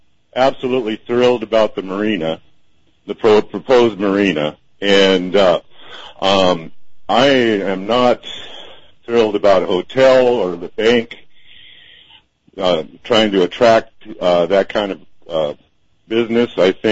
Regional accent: Seattle, Washington, United States; I was from Seattle, and it was really different in Seattle.

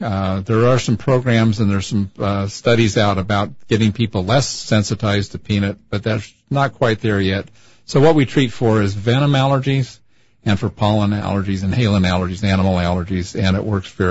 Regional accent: Utah, United States; now in Wenatchee, United States; I grew up in Utah.

